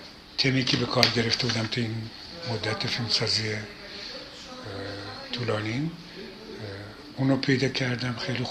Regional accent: Iran; moved away; بعد که از ایران بیرون اومدم و اون ترانزیشن از ایران بیرون اومدم تا به نیویورک رفتن

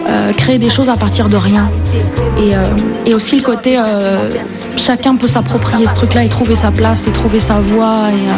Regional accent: Brest, Brittany, France; Moi, je venais de Brest et de famille middle class

